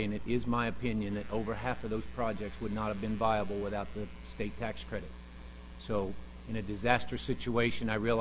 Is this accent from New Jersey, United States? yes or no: no; Joplin, Missouri, United States; I'm from Joplin. I was raised in Joplin.